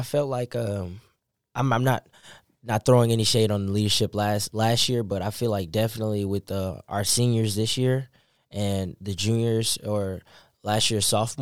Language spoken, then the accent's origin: English; Houston, Texas, United States; I'm from Houston, Texas, but as everybody knows, Houston's fourth largest city. So I lived in Cypress, a suburb in Houston.